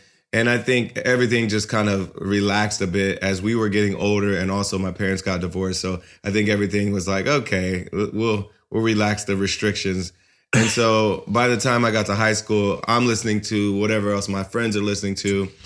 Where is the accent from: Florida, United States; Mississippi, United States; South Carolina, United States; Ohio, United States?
Ohio, United States; And that's what was hot for us when we were growing up in Ohio, like 91, 92, 93, that time period.